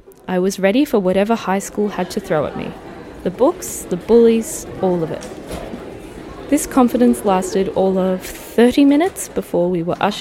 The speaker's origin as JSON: {"language": "English", "town": "Glasgow", "region": "Scotland", "country": "United Kingdom", "tie": "born there", "said": "I was born in Glasgow, Scotland. My parents gave me an Irish name"}